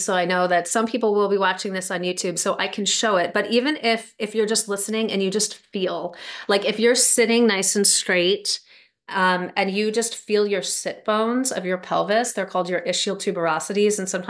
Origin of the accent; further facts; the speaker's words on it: New York, United States; now in California, United States; started out doing travel physical therapy, which is what brought me to California from New York. I'm originally from New York.